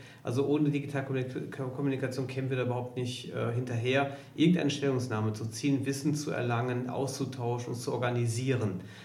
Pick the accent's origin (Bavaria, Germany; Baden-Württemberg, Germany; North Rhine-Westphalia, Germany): North Rhine-Westphalia, Germany; Die sind aus weit Deutschland in mein Heimat-Ruhrgebiet gekommen, um Arbeit zu bekommen.